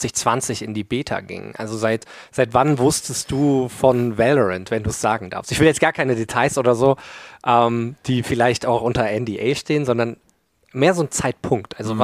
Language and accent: German; Germany; first language German; Also ich habe nie das Gefühl, als Deutscher jetzt, ne, Muttersprachler, dass Killjoy dazu aufgesetzt wirkt